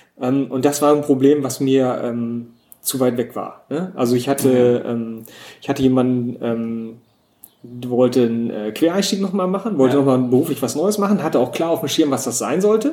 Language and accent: German; North Rhine-Westphalia, Germany; Ich bin Ostwestfale, also wieso nicht?